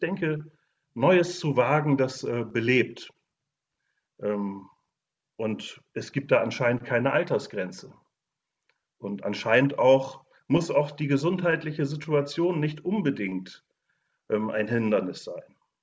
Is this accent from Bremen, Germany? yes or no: yes; Bremen, Germany; auch ich als Bremer, Norddeutsch